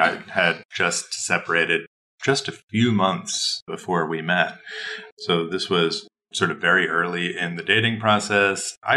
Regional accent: Midwest, United States; I mean, I am from the Midwest

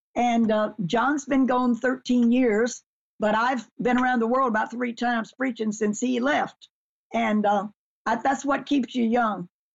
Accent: Texas, United States; I was from Texas, and he was from the Bronx. Quite a difference.

